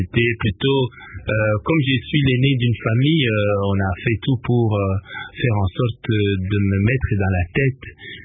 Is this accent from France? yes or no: no; Kananga, Kasaï-Central, DR Congo; also born or lived in Lusambo / Kinshasa; On a dû partir à Lusambo où je suis né avant de revenir à Kananga et venir à Kinshasa.